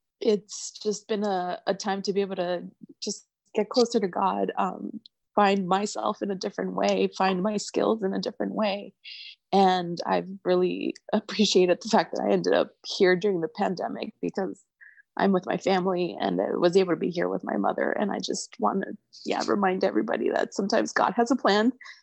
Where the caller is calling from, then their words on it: El Salvador; I'm saying hello from El Salvador.